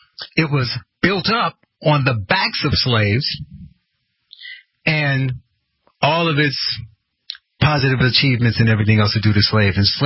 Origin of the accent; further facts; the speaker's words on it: Gary, Indiana, United States; Only because I grew up in Gary, Indiana. All black town, all black students, most of the teachers were black.